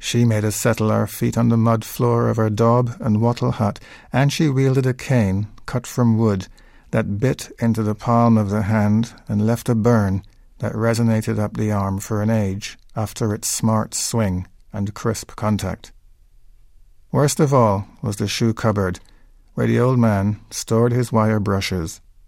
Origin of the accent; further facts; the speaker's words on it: London, United Kingdom; born there; also born or lived in Guyana; My parents are Guyanese, and they went to the UK, and I was born in London. And then they went back to Guyana, where I had 10 years as a child, and then back to London again.